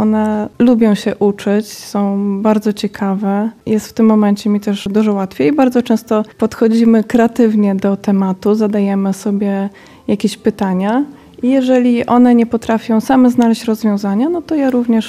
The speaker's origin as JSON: {"language": "Polish", "town": "Zalesie", "region": "Lublin Voivodeship", "country": "Poland", "said": "jestem mamą 2 córek, które są na nauczaniu domowym. Pochodzimy z gminy Zalesia."}